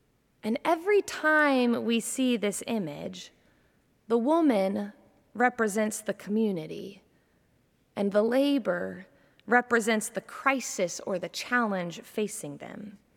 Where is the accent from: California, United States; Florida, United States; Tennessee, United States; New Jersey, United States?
Florida, United States; Jacksonville; When I was a kid growing up in Jacksonville, Florida, my grandparents lived about 30 minutes south of us in a community called Orange Park.